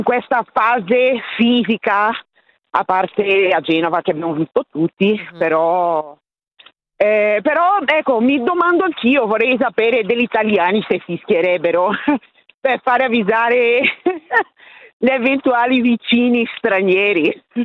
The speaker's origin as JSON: {"language": "Italian", "country": "Brazil", "second_language": "Italian", "moved": "yes", "lives_now": "Italy", "said": "vengo da Brasile"}